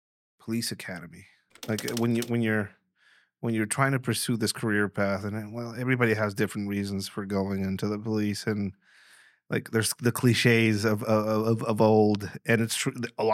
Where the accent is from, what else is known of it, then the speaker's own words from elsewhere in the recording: Mexico; Like, I'm from Mexico, none of that shit happens.